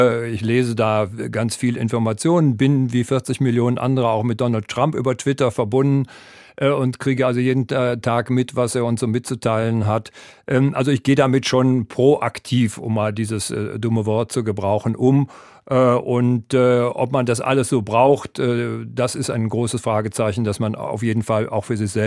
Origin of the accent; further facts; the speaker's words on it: Rhineland-Palatinate, Germany; hier bei Ihnen sein durfte in meiner alten Heimat. In Rheinland-Pfalz